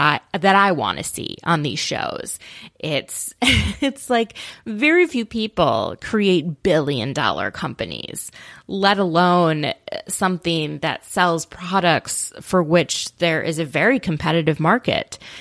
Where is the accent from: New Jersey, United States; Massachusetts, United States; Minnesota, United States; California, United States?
Minnesota, United States; when I grew up in Minnesota, you had to do like 30 hours or something of behind the wheel with a certified instructor.